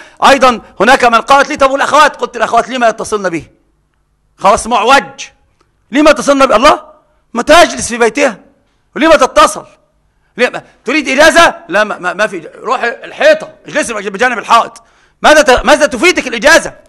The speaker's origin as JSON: {"language": "Arabic", "country": "Egypt", "said": "احنا بقى عندنا العوام عندنا في مصر"}